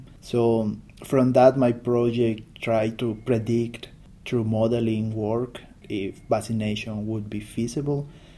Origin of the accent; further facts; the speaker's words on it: Mexico; English is a second language; I'm from Mexico.